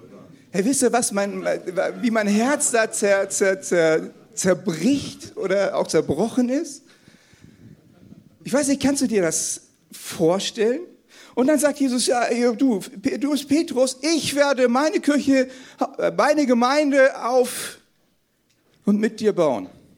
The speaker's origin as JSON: {"language": "German", "region": "Hamburg", "country": "Germany", "said": "Ich komme eigentlich aus Hamburg, ich bin so ein Hamburger Jung, ne?"}